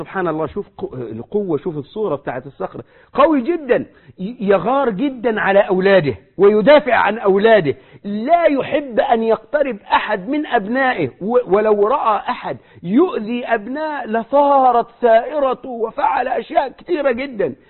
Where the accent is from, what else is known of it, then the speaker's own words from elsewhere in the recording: Egypt; عندنا في مصر يقول لك إيه، يطق يموت، ينفجر يموت